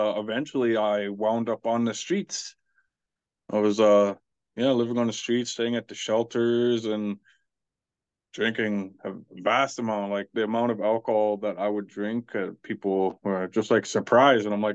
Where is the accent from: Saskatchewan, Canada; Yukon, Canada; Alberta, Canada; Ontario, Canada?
Yukon, Canada; Whitehorse; also born or lived in Watson Lake; Originally I was born in Watson Lake in the Yukon, but I was raised in Whitehorse.